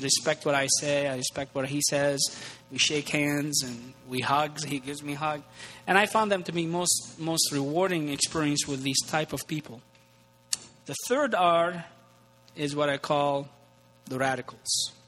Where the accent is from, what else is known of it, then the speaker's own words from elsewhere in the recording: Lebanon; In my experience also, even Lebanon, my home country, where it's 30 to 40% Shiites